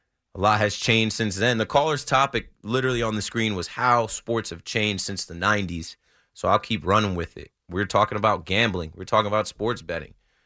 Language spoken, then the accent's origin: English; New Jersey, United States; I'm from Jersey, seeing gambling be live in New Jersey